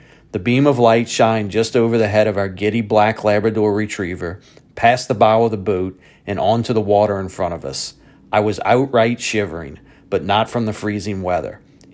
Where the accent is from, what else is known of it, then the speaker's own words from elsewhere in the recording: Louisiana, United States; Born and raised in South Louisiana. That's the setting that's in the book. And grew up hunting and fishing, fishing mostly as a young boy with my dad.